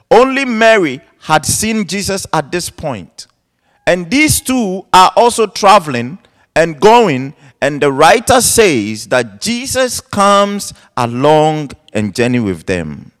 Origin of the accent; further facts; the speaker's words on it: Ghana; I mean, I'm naturally from Ghana, and I teach her a lot about culture and my culture and stuff like that.